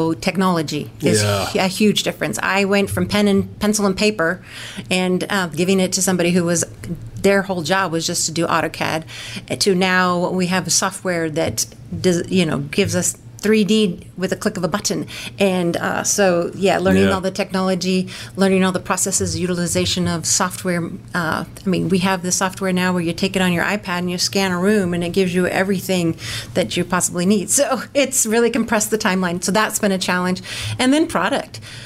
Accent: Oregon, United States; moved away as an adult; I grew up in the Pacific Northwest, so Oregon. That is the state that's above California.

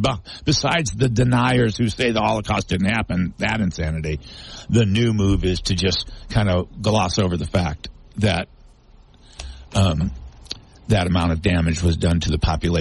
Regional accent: Utah, United States; And when we travel and we say we're from Utah, oh, how many wives do you have?

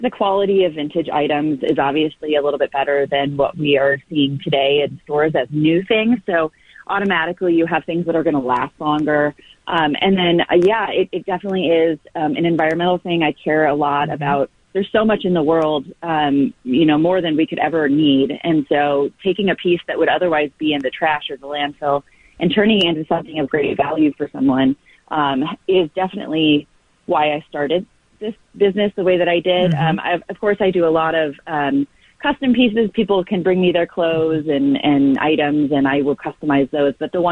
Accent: Midwest, United States; No, I grew up in the Midwest. I love Mall of America.

